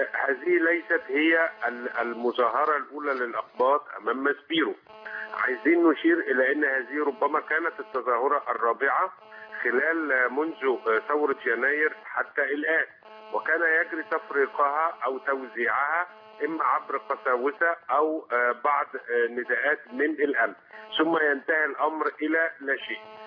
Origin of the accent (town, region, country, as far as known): Egypt